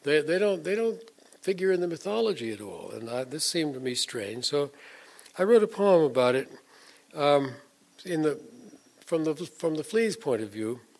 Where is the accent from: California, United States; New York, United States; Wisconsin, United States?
New York, United States; born there; also born or lived in Europe; But I was born in New York and lived a good part of my earlier life in Europe.